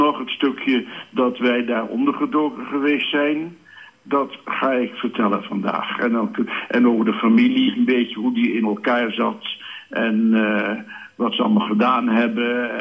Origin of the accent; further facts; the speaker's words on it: Enschede, Overijssel, Netherlands; Ik kom zelf niet uit Groenlo, ik kom uit Enschede.